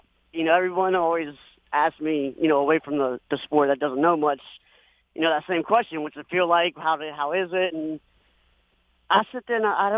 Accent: Silver Spring, Maryland, United States; I grew up in Silver Spring, Maryland, so there's, you know, Laurel's not too far from Silver Spring, but it's not exactly 10 minutes away.

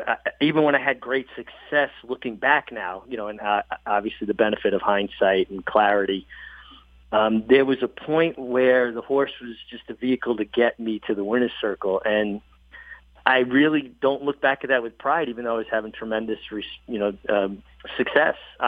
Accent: Brooklyn, New York, United States; Everybody, you know, kid growing up in Brooklyn wants to be a jockey.

